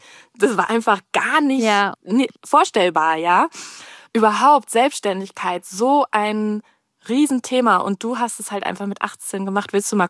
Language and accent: German; Cologne, North Rhine-Westphalia, Germany; hier bei mir in Köln, in meiner Heimat, getroffen